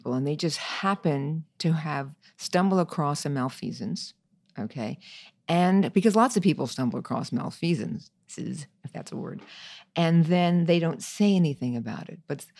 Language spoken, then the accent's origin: English; New York, United States; I mean, New York, I love New York. I'm a New Yorker, so I love New York.